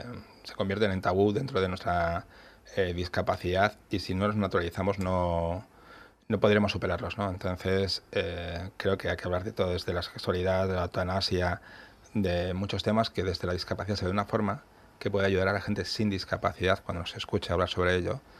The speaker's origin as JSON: {"language": "Spanish", "town": "Valladolid", "region": "Castile and León", "country": "Spain", "said": "Es que soy de Valladolid, se nota, ¿no?"}